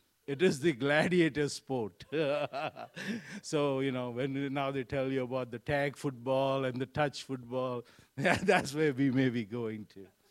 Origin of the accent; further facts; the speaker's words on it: India; now in United States; I came from India and I went to a football game in Oklahoma.